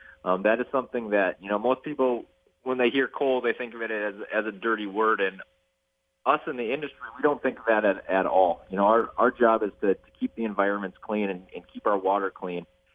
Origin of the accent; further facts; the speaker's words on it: Washburn, North Dakota, United States; So I grew up in Washburn, North Dakota, right, you know, just down the road from Great River Energy and Minn Kota and all those great plants there.